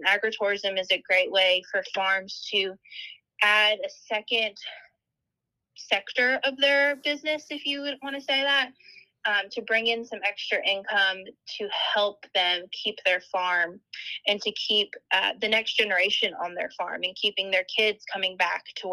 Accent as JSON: {"language": "English", "region": "Maryland", "country": "United States", "tie": "born or raised there", "said": "I should say I grew up in Maryland, and that's where my family's farm is."}